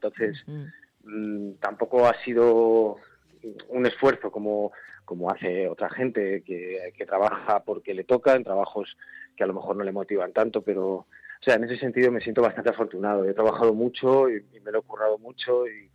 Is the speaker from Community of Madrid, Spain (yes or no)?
yes; Madrid, Community of Madrid, Spain; es mi barrio, o sea, quiero decir, vengo de allí, mi familia, toda mi familia vivía allí, y bueno, pues, bueno, un barrio popular de las afueras de Madrid